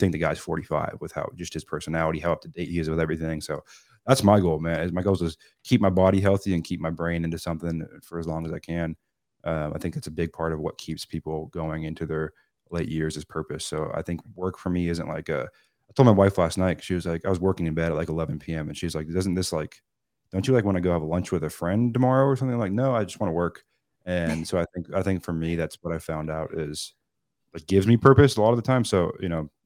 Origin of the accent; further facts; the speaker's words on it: Seattle, Washington, United States; I'm not a Southern California kid. I'm from Seattle.